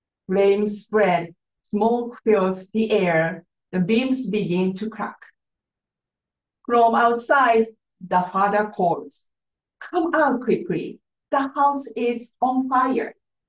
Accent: Fukuoka, Japan; So if you have been to Japan, so Fukuoka is the south west kind of end, so the closest town to Korea.

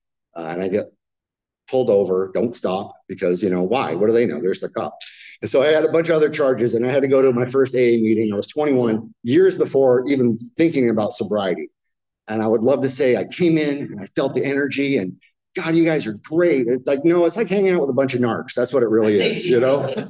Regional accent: Garden Grove, California, United States; And born and raised in Garden Grove, especially early to mid 90s, it was phenomenal.

